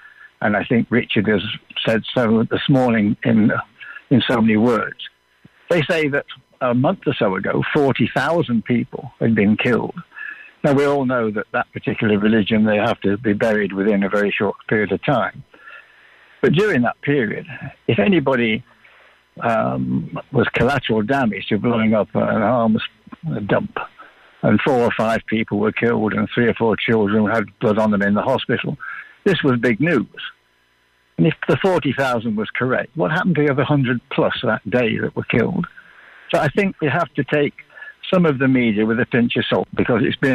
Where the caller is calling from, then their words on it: Marbella, Andalusia, Spain; I'm from Marbella.